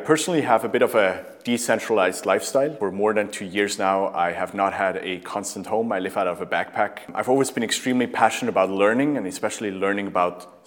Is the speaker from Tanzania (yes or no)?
no; Switzerland; I'm Swiss originally, so I like to be on time and everyone else to be on time. I'm the Swiss person in the office. I was born and raised in Switzerland, stayed there until I was about 18. Still based in Switzerland